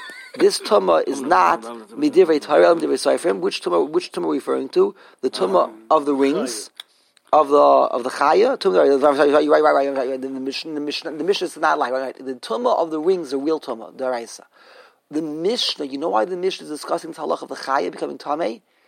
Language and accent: English; Brooklyn, New York, United States; I'm from Brooklyn." So where in Brooklyn? Flatbush. Oh, the Flatbusher.